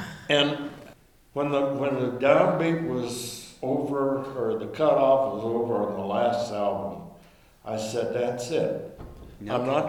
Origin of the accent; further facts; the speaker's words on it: High Prairie, Oregon, United States; also born or lived in New York; I'm born and raised on High Prairie in Eastern Oregon, and that's at the bottom of it all, that's what I really am.